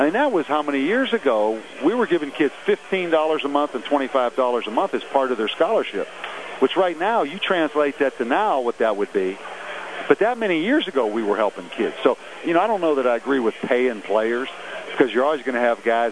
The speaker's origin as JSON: {"language": "English", "town": "Pittsburgh", "region": "Pennsylvania", "country": "United States", "tie": "born or raised there", "said": "I grew up in Pittsburgh. You know, my dad worked 38 years in the steel mill at Armco Steel."}